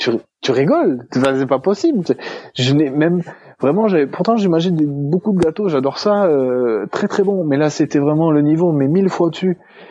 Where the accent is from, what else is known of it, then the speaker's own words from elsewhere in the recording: France; accent: French; de dire quelques mots d'italien, d'espagnol, de portugais que je connais, je cache assez bien mon accent français.